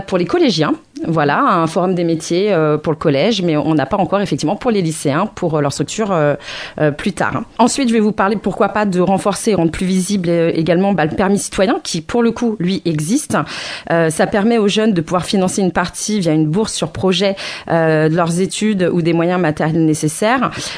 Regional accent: Bessancourt, Île-de-France, France; parce que moi j'ai grandi à Bessancourt

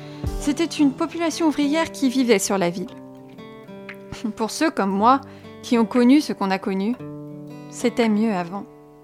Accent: Persan, Île-de-France, France; Je n'ai jamais eu le désir de partir de la ville. Ma vie, c'est ici. Je suis de Persan. Je suis née à Persan. Et j'ai vu la ville changer.

